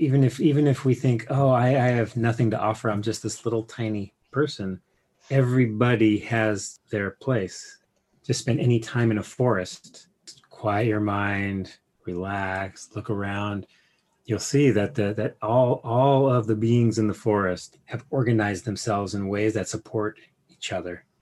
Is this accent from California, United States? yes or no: yes; Hollywood, California, United States; born there; Well, yeah, I was born in Hollywood.